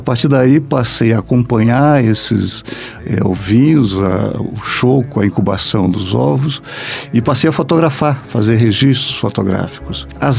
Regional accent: Cruzeiro do Sul, Acre, Brazil; also born or lived in Rio Branco; now in Brasília, Brazil; Eu nasci em Rio Branco, no estado do Acre, no extremo oeste do Brasil, e passei minha primeira infância no Juruá, no Rio Juruá, em Cruzeiro do Sul, que é o extremo do Brasil.

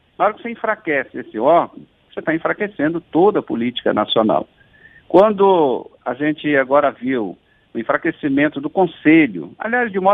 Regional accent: Amazonas, Brazil; eu sou do Amazonas, então a gente percebe isso

